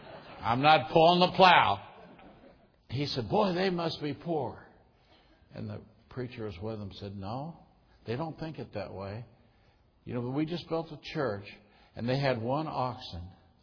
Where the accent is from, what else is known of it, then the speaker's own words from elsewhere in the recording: Kentucky, United States; I shouldn't say this, but I saw it even in my home state of Kentucky.